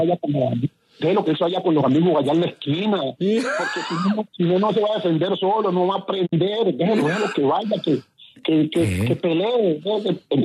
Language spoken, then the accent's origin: Spanish; Quito, Pichincha, Ecuador; yo nací en Quito. Entonces yo en Quito me iba a jugar descalzo y me iba para un barrio, después me iba para el otro barrio